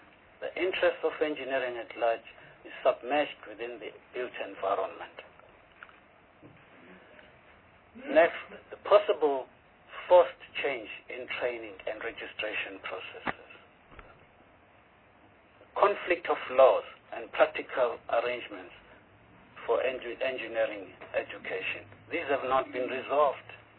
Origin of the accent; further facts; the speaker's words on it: South Africa; I am South African, I'm black, I went through the schooling system in the townships.